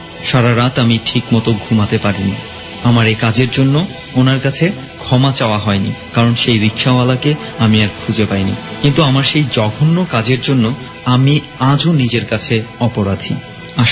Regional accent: Comilla, Chittagong Division, Bangladesh; আমার বাড়ি কুমিল্লা।

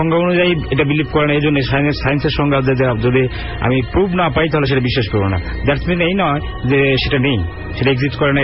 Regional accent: Natore, Rajshahi Division, Bangladesh; আমার দেশের বাড়ি হচ্ছে উত্তরবঙ্গ নাটোরে। নাটোরে তো নাটোরের শহর থেকে 13 কিলো উত্তরে আমাদের সেই জায়গাটার নাম হচ্ছে নলডাঙ্গা।

